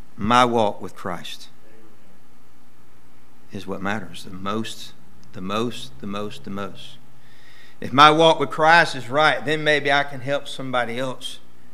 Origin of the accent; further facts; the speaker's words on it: the South, United States; I'm from the South, so that's where we did it sometime.